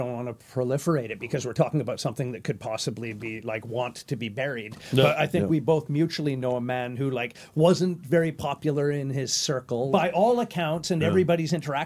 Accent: Calgary, Alberta, Canada; I don't know if you caught my hometown, Calgary, the five-person murder.

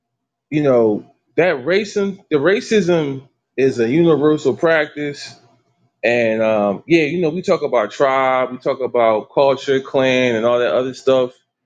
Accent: East Coast, United States; Like, I got friends, right? I'm from the East Coast, and they they look.

